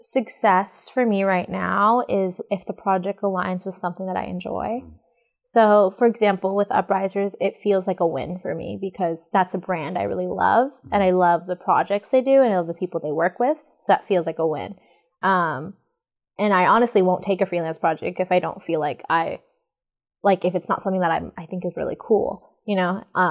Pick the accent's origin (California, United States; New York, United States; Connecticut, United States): California, United States; Carson; Even though, like, I think because I am Filipino and I grew up, like all of my friends are from Carson.